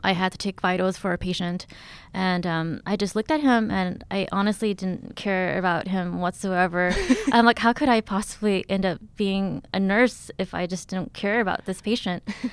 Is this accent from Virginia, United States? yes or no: no; Stockton, California, United States; very similar to Cambodia, and so we ended up in Stockton.